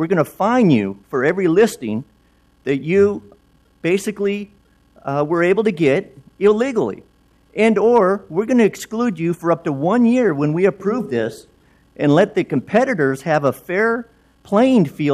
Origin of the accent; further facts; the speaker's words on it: Portland, United States; I'm from Portland. I've been living in Portland my whole life.